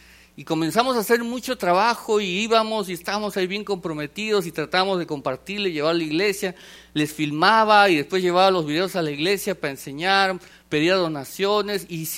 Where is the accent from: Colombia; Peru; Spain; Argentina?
Peru; yo soy de la idea que si quieren hacer algo en mi país, no lo hagan en la capital.